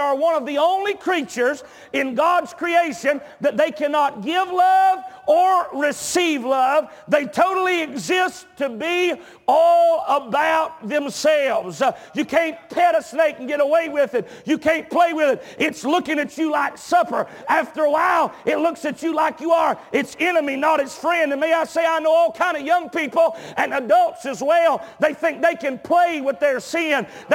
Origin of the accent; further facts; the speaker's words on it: Georgia, United States; The neighboring state to my home state of Georgia